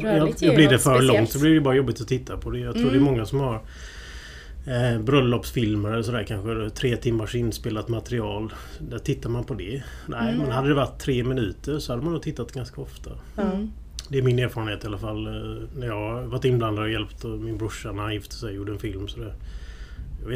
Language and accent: Swedish; Falkenberg, Halland County, Sweden; Jag är 41 år, född och uppvuxen här i Falkenberg där vi sitter nu.